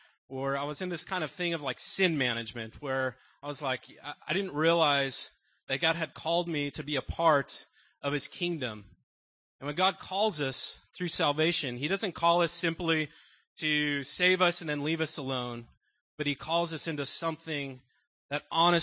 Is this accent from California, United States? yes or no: yes; Los Angeles, California, United States; born there; I was born in Los Angeles, California, and I'll get to the reason why I'm here now.